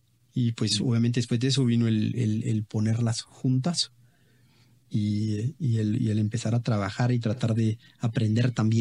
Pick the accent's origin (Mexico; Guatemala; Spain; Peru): Guatemala; O sea, pero así somos los guatemaltecos.